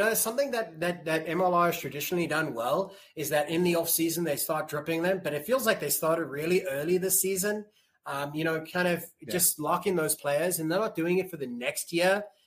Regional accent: Cape Town, Western Cape, South Africa; Well, because the Stormers are my hometown side of C

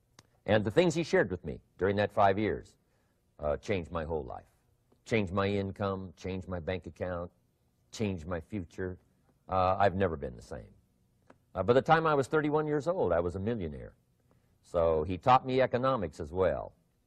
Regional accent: Idaho, United States; I grew up in Idaho, farm country. My father still lives on the old homestead where I grew up, southwestern Idaho.

